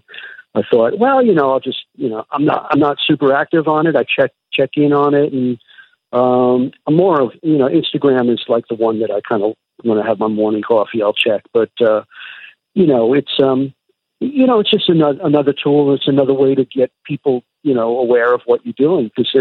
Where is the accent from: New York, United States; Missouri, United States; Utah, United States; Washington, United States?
New York, United States; growing up in New York, I didn't kind of like segment, I didn't put my music taste in boxes